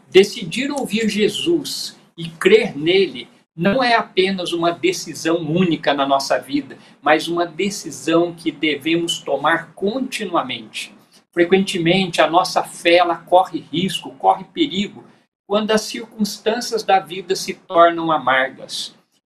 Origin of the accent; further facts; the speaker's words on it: Machado, Minas Gerais, Brazil; born there; passar por Machado, Minas Gerais, a cidade onde eu nasci